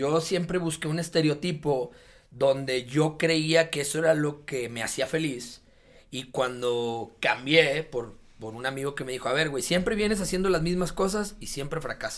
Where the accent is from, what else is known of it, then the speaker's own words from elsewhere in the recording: Monterrey, Nuevo León, Mexico; el sur de Monterrey, de donde yo soy de allá desde chiquito.